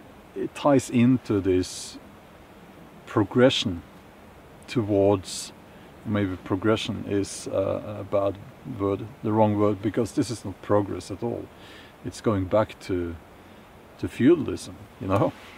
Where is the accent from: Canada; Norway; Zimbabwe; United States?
Norway; English is a second language; I come from Norway